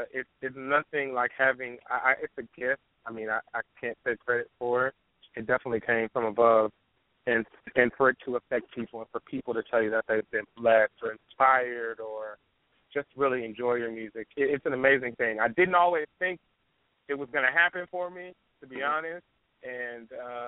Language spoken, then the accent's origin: English; Compton, California, United States; It's interesting. I grew up in Compton. I'm a church kid.